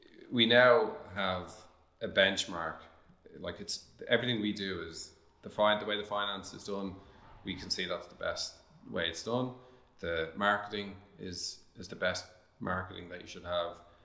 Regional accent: Ireland; We're Irish, we're very untrust.

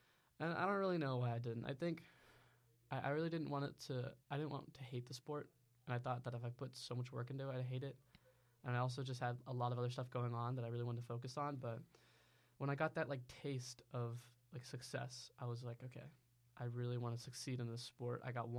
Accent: Pennsylvania, United States; now in Texas, United States; And so I lived in Pennsylvania for like 9 years, and I grew up in wrestling in Pennsylvania, and moving down to Texas

